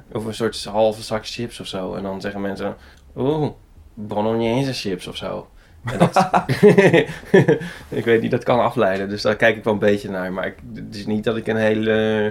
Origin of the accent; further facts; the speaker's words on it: Rotterdam, South Holland, Netherlands; born there; also born or lived in Utrecht; Ik ben geboren in Rotterdam.